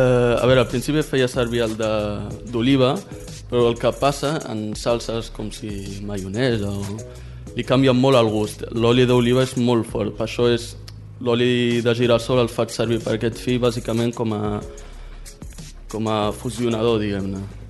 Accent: Palamós, Catalonia, Spain; Bé, jo soc de Palamós, el meu amic d'aquí de Palafrugell.

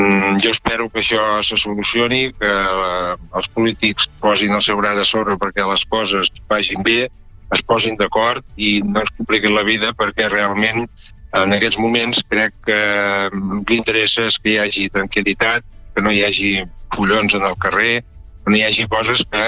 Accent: Catalonia, Spain; que és el que som els catalans

